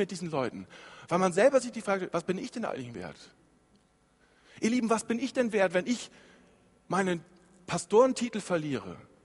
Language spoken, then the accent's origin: German; Lower Saxony, Germany; Früher zum Beispiel in Ostfriesland, wo ich herkomme